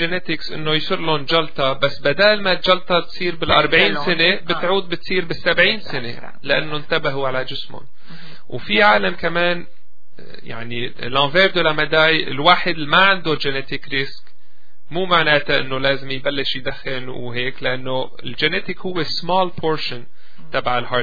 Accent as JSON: {"language": "Arabic", "country": "Canada", "tie": "born or raised there", "said": "أنا كبرت هون بكندا، بس دايما بقول باب حياتي جينيتيكلي ماني معمول لعيش هون."}